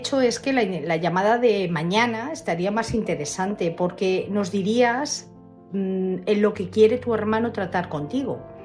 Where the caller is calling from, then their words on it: Madrid, Community of Madrid, Spain; de Madrid.